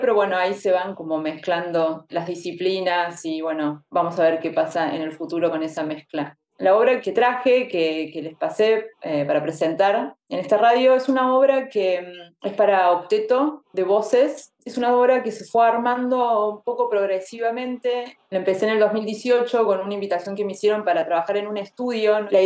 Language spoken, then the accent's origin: Spanish; Córdoba, Argentina; now in Buenos Aires, Argentina; Bueno, yo soy de Córdoba, no soy de Buenos Aires.